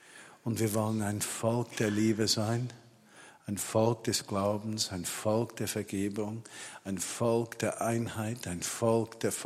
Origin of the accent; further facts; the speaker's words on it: Switzerland; als Schweizer hast du mich berufen, Deutschland zu lieben